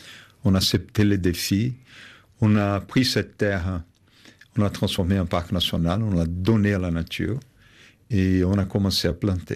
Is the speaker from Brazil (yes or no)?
yes; Brazil; French is a second language; now in France; Je suis brésilien, je suis venu en France, au début un peu comme réfugié, et aujourd'hui, jusqu'à maintenant, je suis un immigrant.